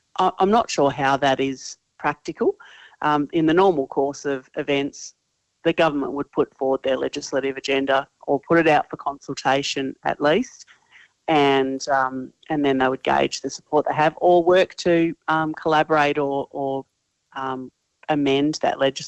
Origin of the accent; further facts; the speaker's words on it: Tasmania, Australia; Tasmania, my home state, fought for a long time